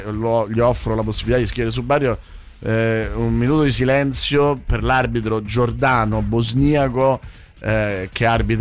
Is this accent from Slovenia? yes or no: yes; Slovenia; lo dico da sloveno come lui